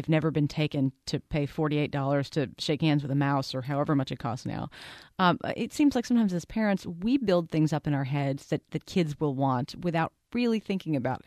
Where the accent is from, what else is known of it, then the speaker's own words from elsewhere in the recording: Long Island, New York, United States; I grew up in Long Island and I can attest to that I have not been to either of those places.